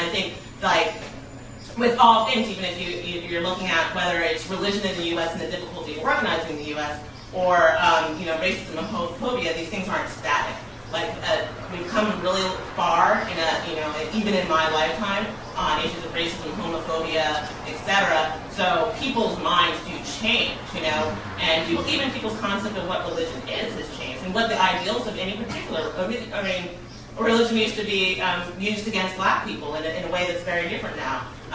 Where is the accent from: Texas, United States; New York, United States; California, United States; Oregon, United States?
California, United States; San Diego; from San Diego.